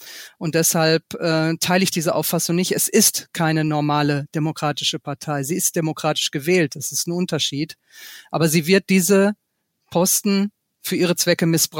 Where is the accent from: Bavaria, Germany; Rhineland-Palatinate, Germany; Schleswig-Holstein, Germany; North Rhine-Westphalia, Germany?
North Rhine-Westphalia, Germany; Ich komme aus dem Ruhrgebiet und es ist uns wichtig, dass viele Menschen, so bin ich groß geworden